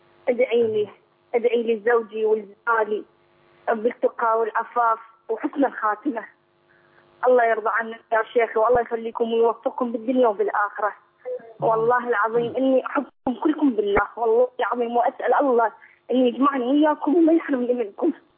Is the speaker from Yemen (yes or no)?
no; Iraq; من العراق